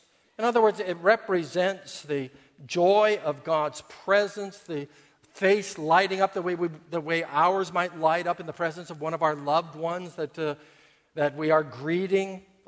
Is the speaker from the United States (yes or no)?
yes; Los Angeles, California, United States; That's right, I was brought up in Los Angeles.